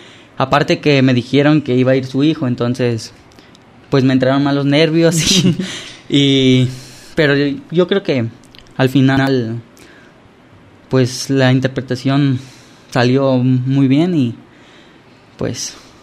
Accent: Zapotlán el Grande, Jalisco, Mexico; para todas las personas que somos oriundos de Zapotlán el Grande

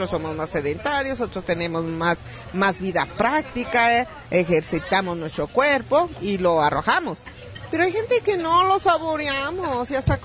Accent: Mexico; nosotros como mexicanos, ¿qué consumimos los domingos?

